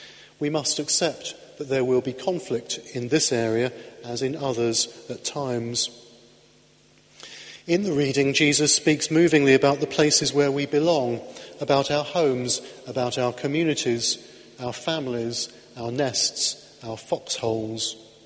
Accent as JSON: {"language": "English", "town": "Caterham", "region": "South East England", "country": "United Kingdom", "said": "I am Emmy's boy. I'm from Caterham. I'm an Anglican. I'm a priest. I'm a Londoner. I'm a husband. I'm a father. I'm British and I'm European too."}